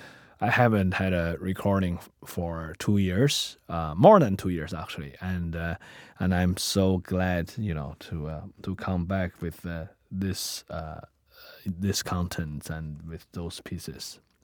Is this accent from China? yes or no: yes; China; either from my home country, China, or when I'm in Africa, in Tanzania